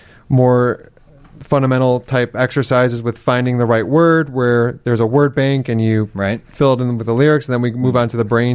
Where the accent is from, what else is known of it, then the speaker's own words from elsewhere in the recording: Chicago, Illinois, United States; born there; Now, I was born in Chicago, and my grandma was born on a farm up in Minnesota.